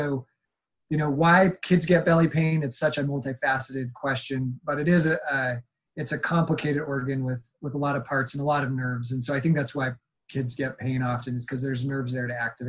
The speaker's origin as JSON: {"language": "English", "region": "Utah", "country": "United States", "tie": "born or raised there", "said": "I'm actually from the Beehive State. So I grew up in Cache Valley area, so up north. And it was fun to come back home."}